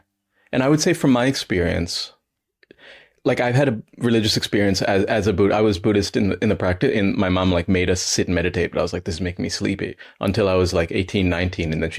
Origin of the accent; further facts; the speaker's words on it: Ohio, United States; also born or lived in Montreal, Canada; And as you can tell from my voice, I was raised in the West. I grew up in America, in Ohio, and then I studied in Canada, in Montreal.